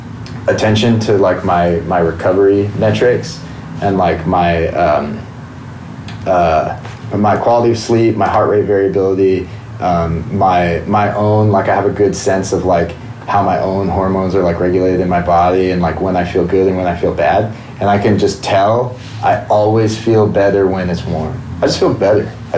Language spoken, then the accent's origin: English; Washington, United States; I knew I was born in the wrong place. Like, I grew up in Washington. I love Washington.